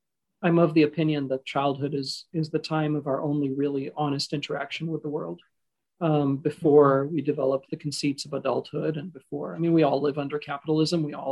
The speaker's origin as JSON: {"language": "English", "country": "Qatar", "tie": "born or raised there", "also_born_or_lived": "Egypt", "said": "I was born in Egypt, but I grew up in this place called Qatar, which is a tiny peninsula sticking out of Saudi Arabia. And in the mid 80s, my father couldn't find work in Egypt."}